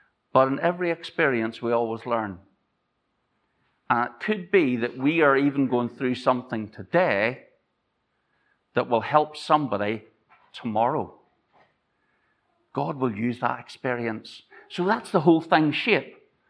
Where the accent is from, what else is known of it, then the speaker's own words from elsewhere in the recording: Ireland; now in Arbroath, United Kingdom; I'm Irish, don't worry about it.